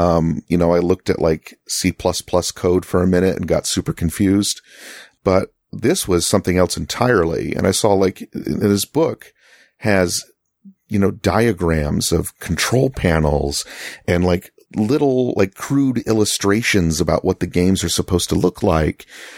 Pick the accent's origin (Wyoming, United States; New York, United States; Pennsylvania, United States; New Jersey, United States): New York, United States; Rochester; also born or lived in LaGrange, Georgia; I lived in a little town called LaGrange, Georgia for about 4 years. And before and after that, I grew up in Rochester, New York.